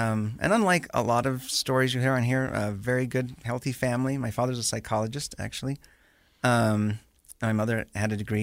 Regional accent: Ephraim, Utah, United States; also born or lived in Tempe, Arizona; We moved to Arizona, Tempe, for a couple of years, but I call Ephraim home. I grew up down in San Pete County.

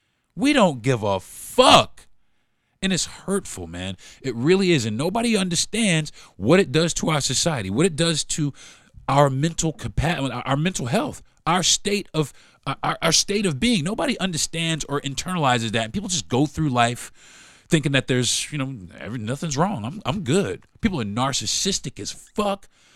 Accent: United States; I mean, I'm American. I mean, You know, as unfortunate as the Atlantic slave trade was, I was born in America.

